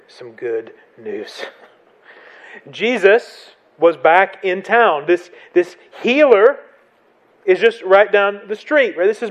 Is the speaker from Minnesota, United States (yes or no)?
no; Tennessee, United States; I'm from East Tennessee, and that's just a fancy way of talking about two narratives